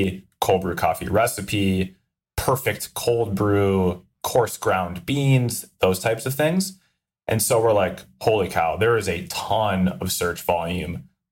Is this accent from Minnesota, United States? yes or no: yes; Minnesota, United States; Now, I'm from Minnesota, and this was in 2013 or 14.